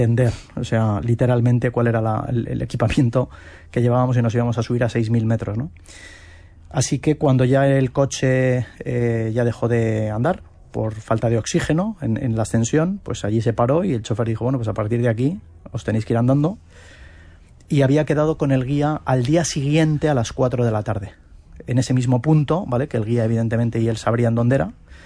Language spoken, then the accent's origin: Spanish; Bilbao, Basque Country, Spain; que soy de Bilbao y esto marca esto marca mucho